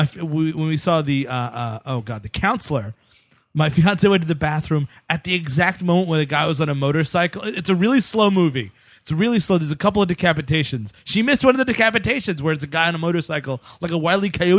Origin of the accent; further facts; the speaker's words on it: Cleveland, Ohio, United States; Well, I'm from Cleveland, and I've never heard that.